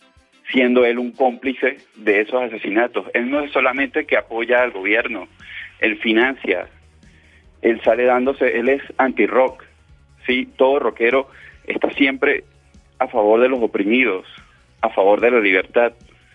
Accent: Venezuela; Yo soy venezolano

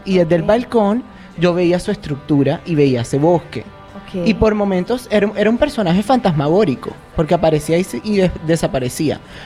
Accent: Barranquilla, Atlántico, Colombia; Yo estudié en Bogotá, soy barranquillero

